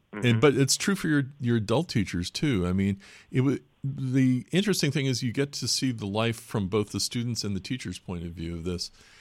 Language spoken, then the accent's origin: English; Watertown, Massachusetts, United States; but I grew up in Watertown outside of Boston, and it was a little town